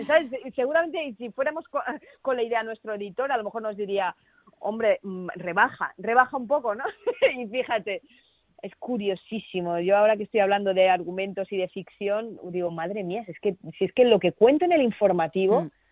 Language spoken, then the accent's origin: Spanish; Alicante, Valencian Community, Spain; Además, siendo en mi tierra, viendo a mis padres emocionados, llorando